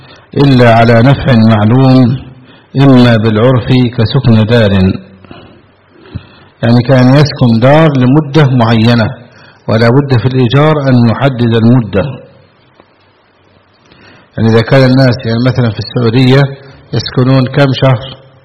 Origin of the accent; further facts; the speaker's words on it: Egypt; سمى خلو الرجل عندنا في مصر.